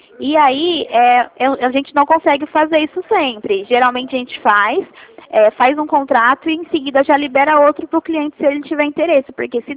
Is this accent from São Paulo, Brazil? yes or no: yes; Ribeirão Preto, São Paulo, Brazil; now in Sertãozinho, Brazil; Não, eu sou de Ribeirão. Eu moro em Sertãozinho, mas eu sou de Ribeirão